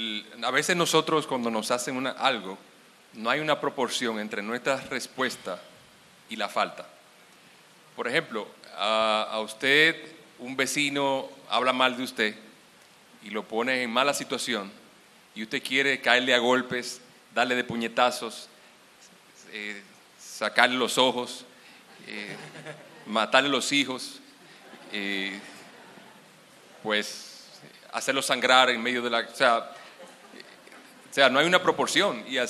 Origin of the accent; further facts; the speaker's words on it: Dominican Republic; yo soy dominicano, como decía Quique